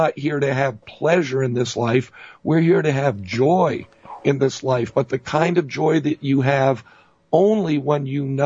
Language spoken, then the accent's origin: English; New York City, New York, United States; born there; You know, I was born in New York City. We have an expression there.